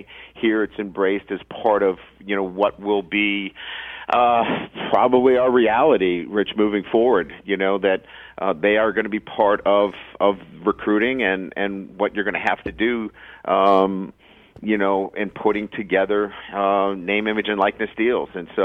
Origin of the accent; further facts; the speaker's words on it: Boston, Massachusetts, United States; also born or lived in Midwest; look, I grew up in Boston, so seafood has always been, you know, you know, something that I've always loved. Went to the Midwest.